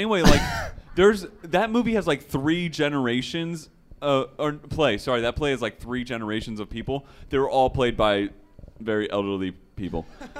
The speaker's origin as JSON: {"language": "English", "town": "Akron", "region": "Ohio", "country": "United States", "tie": "born or raised there", "said": "this was important to me because I grew up in Akron, grew up here my whole life."}